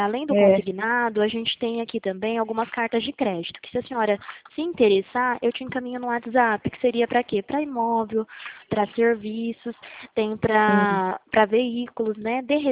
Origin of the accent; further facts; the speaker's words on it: Presidente Prudente, São Paulo, Brazil; eu sou daqui de Presidente Prudente mesmo, tá?